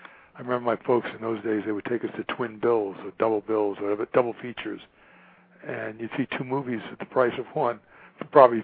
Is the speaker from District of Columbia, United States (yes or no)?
no; New York, United States; moved away as an adult; now in Los Angeles, United States; And I'm originally from New York, and I came out here to go to college.